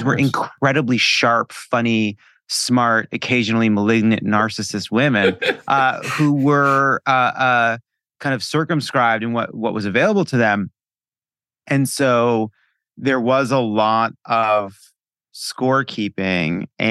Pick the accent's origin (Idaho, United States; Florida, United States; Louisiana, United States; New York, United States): New York, United States; And, you know, I come from Long Island Jews.